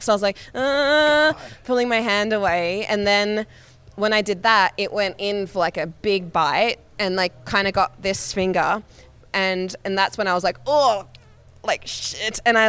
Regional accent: Australia; even though I'm from Australia.

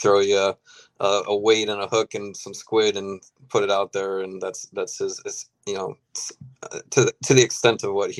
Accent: Illinois, United States; now in Florida, United States; No, I grew up in like the northwest suburbs of Chicago. So that's where fishing started.

